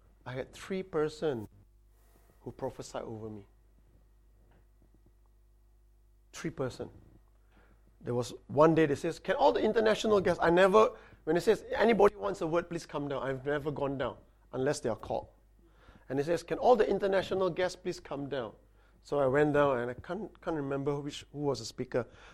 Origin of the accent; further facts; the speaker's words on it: Singapore; I come from Singapore that is normally 30 degrees.